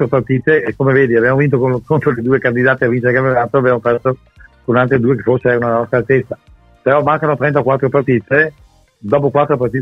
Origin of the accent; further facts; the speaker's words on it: Veneto, Italy; io gli auguro da buon veneto